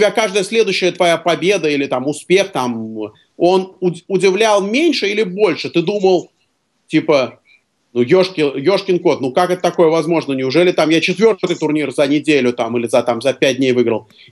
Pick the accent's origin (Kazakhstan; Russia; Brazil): Russia; Moscow; особенно мы, москвичи, мы не в Варшаве, у нас нет проблем с квасом